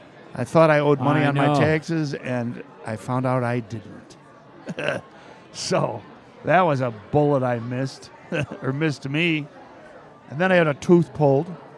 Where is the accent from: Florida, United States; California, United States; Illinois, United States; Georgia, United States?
Illinois, United States; Chicago; I was born in Rogers Park at St. Margaret Mary's Parish, but when I was two, we moved to the south side.